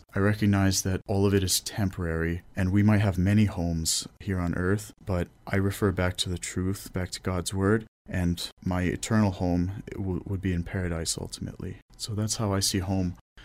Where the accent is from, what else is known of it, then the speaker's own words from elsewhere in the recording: Rhode Island, United States; I'm from the United States. I'm from the small state called Rhode Island.